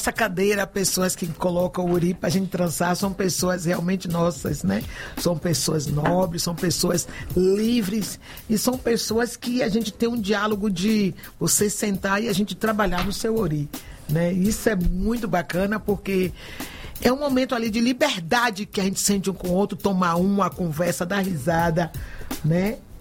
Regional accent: Muribeca, Brazil; born there; now in Salvador, Brazil; nasci no Quilombo da Muribeca. Quando eu chego em Salvador, no meado dos anos 80

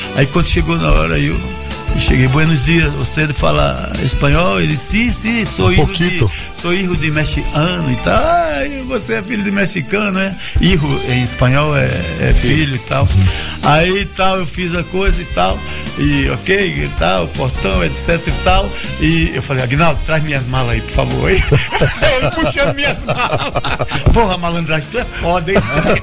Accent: Piaçabuçu, Alagoas, Brazil; born there; eu sou cidadão do mundo, eu nasci em Pontal do Peba, município de Piaçabuçu

